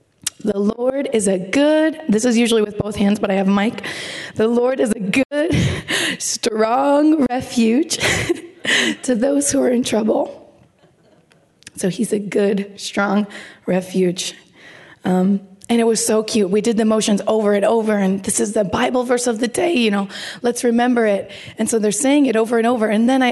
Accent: Baltimore, Maryland, United States; moved away as an adult; now in Brașov, Romania; Okay, so, yes … I'm from Baltimore.

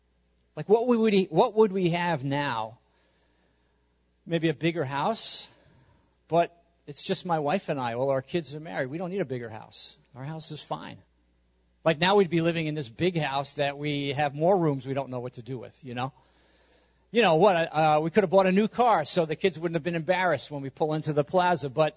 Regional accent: Long Island, New York, United States; I'm from Long Island. Well, are we going to move back to Long Island?

